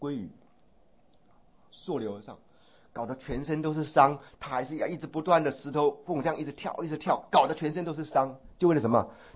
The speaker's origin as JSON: {"language": "Chinese", "town": "Zhonghe", "region": "New Taipei", "country": "Taiwan", "tie": "born or raised there", "also_born_or_lived": "Daxi", "said": "因为我出生在大溪啊，后来搬到中和连城路，偶尔有到被带到台北来"}